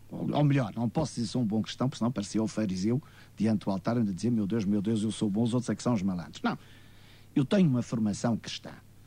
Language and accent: Portuguese; Portugal; eu tenho o direito, como português e como patriota, de reagir a isso